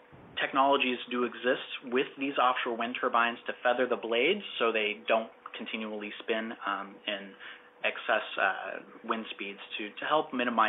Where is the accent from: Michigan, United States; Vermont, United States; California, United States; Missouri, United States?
Missouri, United States; I'm originally from Missouri, and out in Kansas and in Missouri and Oklahoma, we have a lot of tornadoes.